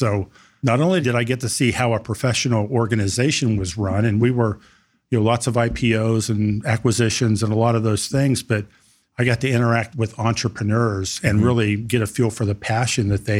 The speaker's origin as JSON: {"language": "English", "region": "Ohio", "country": "United States", "tie": "born or raised there", "said": "So I grew up in Ohio. My dad was a policeman, Ohio State Highway Patrolman. And so when I was a kid, we bounced around Southeast Ohio and ended up on the east side of Columbus when I was 16."}